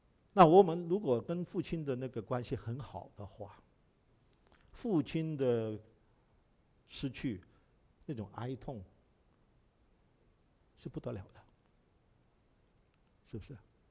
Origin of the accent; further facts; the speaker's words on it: China; 我们中国人是不是也是这样子？四月清明节，为什么在国内庆祝清明节？就是纪念我们的先祖。